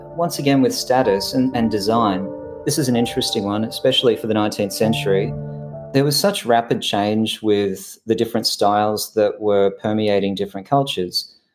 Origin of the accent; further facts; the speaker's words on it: Victoria, Australia; being Australian, I'm from the state of Victoria in Australia